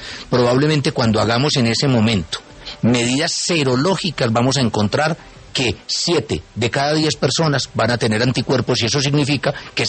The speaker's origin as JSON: {"language": "Spanish", "town": "Medellín", "region": "Antioquia", "country": "Colombia", "tie": "born or raised there", "also_born_or_lived": "Cali", "said": "Yo soy nativo de Cali, pero sí, señor, viví mucho tiempo en Medellín, casi Medellín. Toda mi vida en Medellín."}